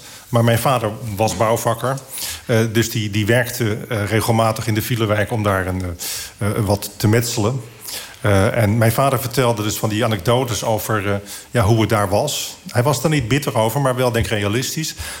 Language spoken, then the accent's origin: Dutch; Wassenaar, South Holland, Netherlands; Ja, dat klopt. Ik kom uit Wassenaar. Vroeger zei ik altijd, ik kom uit Wassenaar dorp.